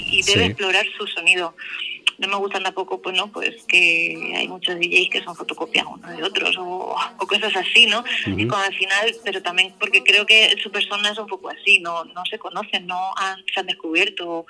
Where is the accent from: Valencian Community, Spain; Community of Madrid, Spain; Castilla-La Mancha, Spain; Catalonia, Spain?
Castilla-La Mancha, Spain; Albacete; yo soy albaceteña. Yo soy de Albacete. Lo que pasa es que he vivido pues en muchos sitios, en muchas ciudades. Estudié musicología en Granada, luego también estudiamos en Portugal.